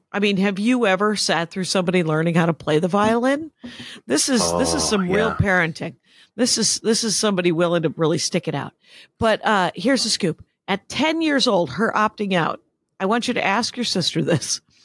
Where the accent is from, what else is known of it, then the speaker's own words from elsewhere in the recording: Wisconsin, United States; I was raised in Wisconsin. We were not encouraged to do anything physical ever.